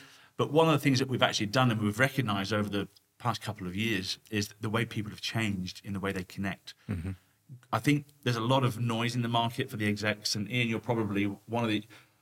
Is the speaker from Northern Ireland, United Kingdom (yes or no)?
no; Nottingham, East Midlands, United Kingdom; I'm being from Nottingham, of course, the land of Robin Hood